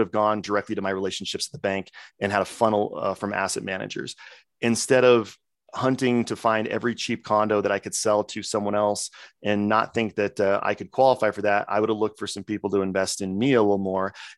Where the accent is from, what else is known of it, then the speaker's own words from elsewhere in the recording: Coeur d'Alene, Idaho, United States; He moved to like my home state, Coeur d'Alene, or like my home city, Coeur d'Alene, Idaho.